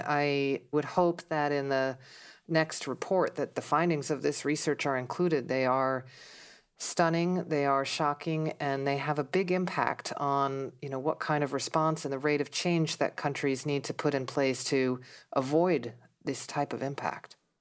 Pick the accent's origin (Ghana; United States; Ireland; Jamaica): United States; and it's not just because it's my home country, I think the U.S. plan is pretty impressive.